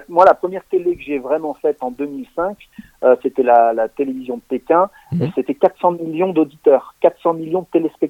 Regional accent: France; pendant 10 ans, j'étais le seul Français à faire des compos, à faire des compos en tant que Français et en chinois.

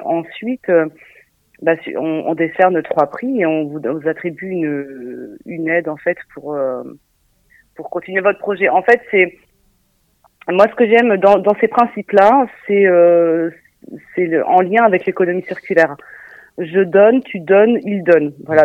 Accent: Normandy, France; oui, parce qu'on est normand, donc la mise en valeur de notre petit territoire

